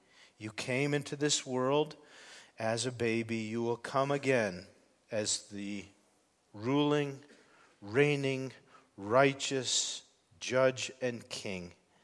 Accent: Connecticut, United States; it occurred a little more than 10 miles from my house where I grew up in Connecticut, and it is everything that you've heard described, a beautiful, little, quiet, peaceful town.

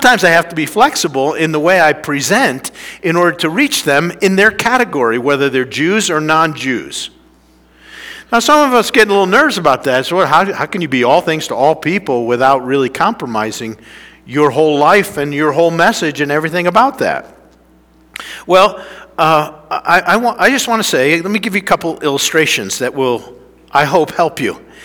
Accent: United States; I'm an American.

